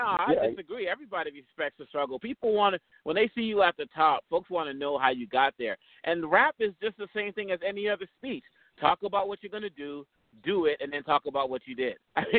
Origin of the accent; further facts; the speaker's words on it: United States; accent: American; As you can hear, my accent is an American accent, but my parents are from Congo in Central Africa. So growing up in the States, you know, 80s and 90s